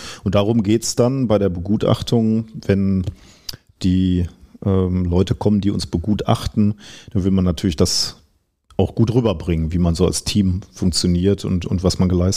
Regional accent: North Rhine-Westphalia, Germany; ich komme aus dem Ruhrgebiet.

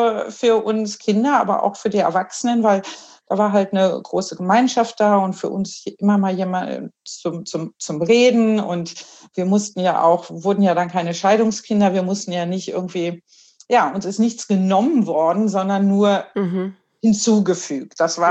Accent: Germany; now in Sweden; wir sind dann in Deutschland geboren und aufgewachsen mit einer schwedischen Mutter und einem deutschen Vater.

